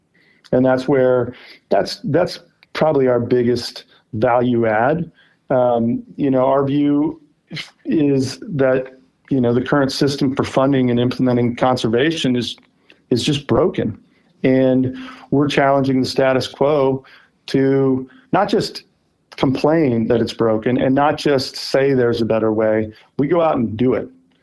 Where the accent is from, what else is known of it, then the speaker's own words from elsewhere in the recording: Midwest, United States; I grew up in the Midwest at the confluence of the Illinois, Missouri, and Mississippi systems. And we were the first generation off the farm.